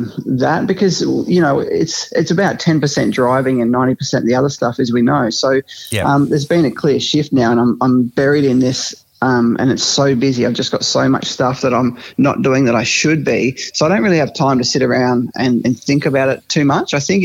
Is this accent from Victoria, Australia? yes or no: yes; Mildura, Victoria, Australia; growing up in Mildura, building things.